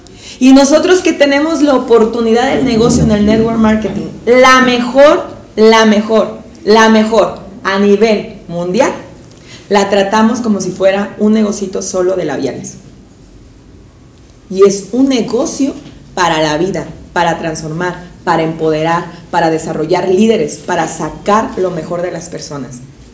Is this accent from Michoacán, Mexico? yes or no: yes; Apatzingán, Michoacán, Mexico; Resulta que en mi ciudad, yo soy de Apatzingán, Michoacán